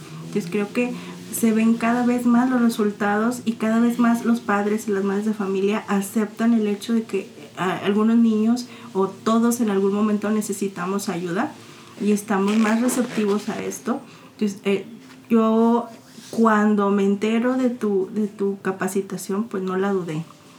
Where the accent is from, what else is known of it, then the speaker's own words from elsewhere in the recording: Coahuila, Mexico; vengo desde Coahuila, está un poquito retirado